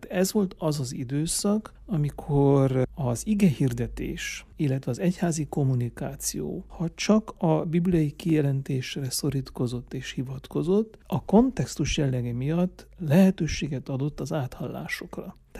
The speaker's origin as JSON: {"language": "Hungarian", "town": "Székelyvaja", "region": "Mureș County", "country": "Romania", "tie": "born or raised there", "said": "elemiskoláimat Székelyvajában, Marosvásárhelytől 15 kilométerre egy szintiszta magyar református falu. Tehát itt töltöttem a gyerekkoromat, és a középiskola éveimet Marosvásárhelyen helyen töltöttem."}